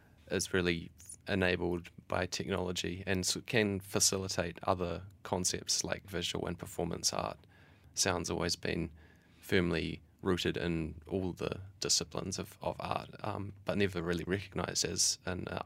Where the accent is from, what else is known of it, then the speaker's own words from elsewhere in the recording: New Zealand; New Zealand. So sort of close to Australia, and very similar to Australia in a lot of ways.